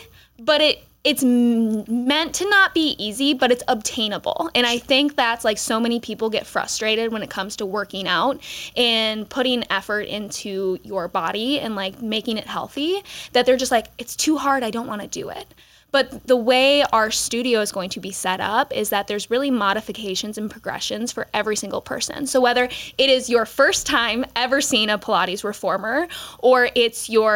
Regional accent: Midwest, United States; also born or lived in Phoenix; now in Rochester, United States; I recently moved to Rochester in January, but I grew up in the Midwest. I moved back to the area after 5 years spent in Phoenix.

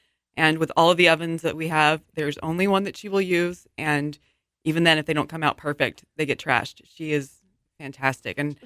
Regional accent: Kearney, Nebraska, United States; which I actually grew up in Kearney. And so bringing all this back to my hometown has been really fun.

